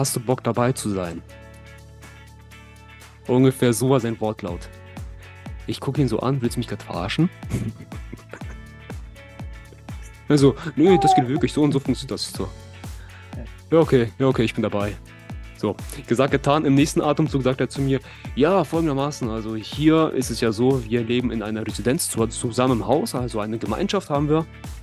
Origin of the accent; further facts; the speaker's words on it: Germany; born there; aus Kasachstan, aus der Nähe von Pavlodar, Biregovoj. Ich bin in Deutschland geboren, mein Bruder damals ist noch dort geboren.